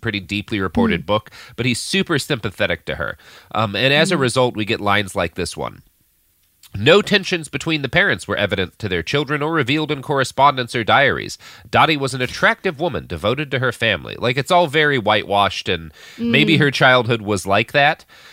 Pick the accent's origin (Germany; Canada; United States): United States; St. Louis, Missouri; born there; I was born in St. Louis, too.